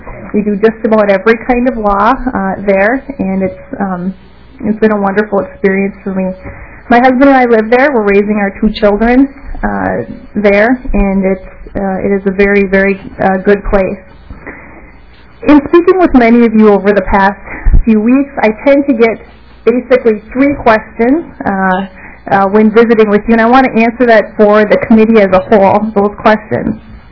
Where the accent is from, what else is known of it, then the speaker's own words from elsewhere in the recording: Ada, Minnesota, United States; I grew up in Ada, Minnesota, which is just south of Crookston, for those of you who are familiar with the northwest part of the state. It's a rural area, a very small town.